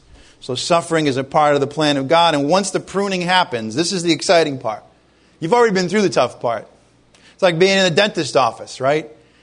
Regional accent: Rhode Island, United States; I came from Rhode Island a year and a half ago.

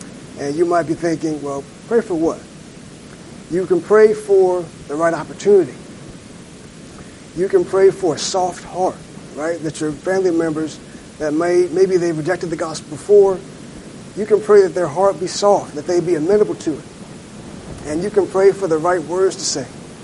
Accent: Jacksonville, Florida, United States; I'm from Jacksonville, just to be clear. Before, you said Tallahassee. I worked in Tallahassee before I moved down here.

